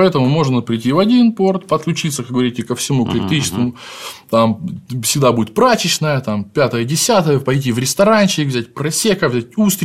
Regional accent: Anapa, Krasnodar Krai, Russia; now in Crimea; И я сам родом из Анапы, я с побережья Кавказа.

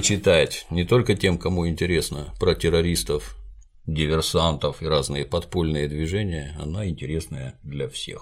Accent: Russia; ты откуда? Из России.

